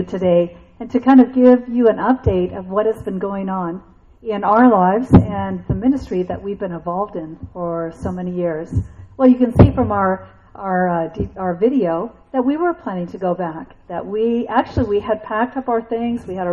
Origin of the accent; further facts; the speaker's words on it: Washington, United States; And we're from the West Coast, so we're from Washington State.